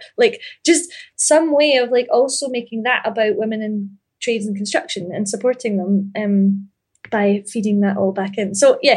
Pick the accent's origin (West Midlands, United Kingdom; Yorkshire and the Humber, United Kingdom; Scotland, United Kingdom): Scotland, United Kingdom; Ayr; But I grew up in Ayr, A-Y-R